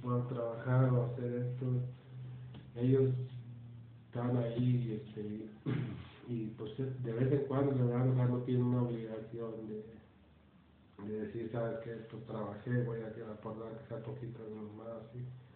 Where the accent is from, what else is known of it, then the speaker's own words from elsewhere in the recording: Ciudad Mante, Tamaulipas, Mexico; Yo crecí en México, allí en el pueblo, en la ciudad donde vive mi mamá, se llama Ciudad Mante. Y ahí crecí